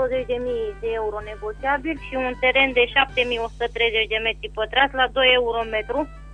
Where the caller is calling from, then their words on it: Bocșa, Caraș-Severin, Romania; din Bocșa și aș renoi și o două anunță.